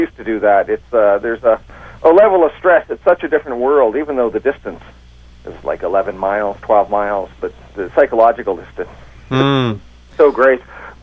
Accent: British Columbia, Canada; And I'm from the Island area, although we've all lived in different parts of Canada.

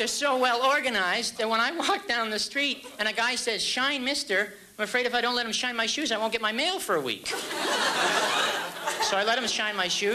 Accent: Canada; I said, "Hi … I'm from Canada, and I'm looking for representation."

